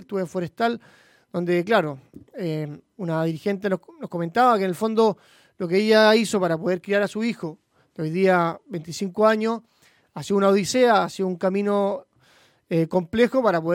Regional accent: Viña del Mar, Valparaíso, Chile; viñamarino. Yo nací en Viña, en la clínica Miraflores, nacido y criado acá en Viña. Estudié en el colegio en Viña, universidad también, bueno, en Valparaíso, pero siempre hice mi vida en la ciudad de Viña del Mar.

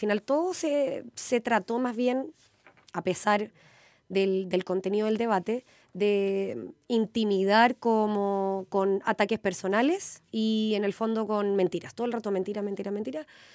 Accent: Viña del Mar, Valparaíso, Chile; yo soy de Viña del Mar, viví, por ejemplo, acá en Isla Picton, viví en Recreo, viví en el centro de la ciudad de Viña del Mar, estuve en una escuela pública

